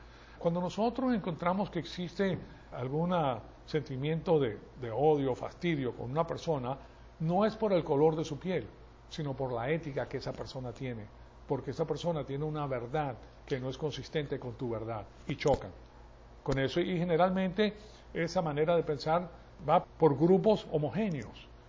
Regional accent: Venezuela; yo vengo de Venezuela

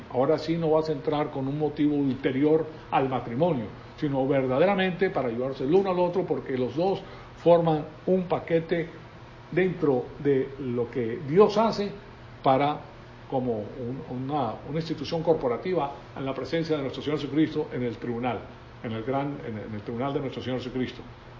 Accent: Venezuela; Yo me crié en La Salle, en Venezuela

